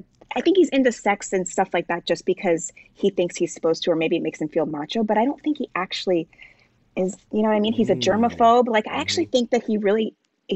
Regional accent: Jamaica; and then I'm Jamaican. So I wasn't born here. So I'm an immigrant.

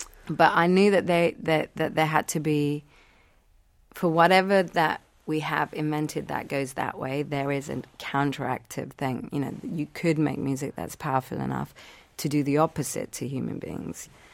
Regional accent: Sri Lanka; I'd heard the story when I was growing up in Sri Lanka, you know, when I was like 5, 6 years old.

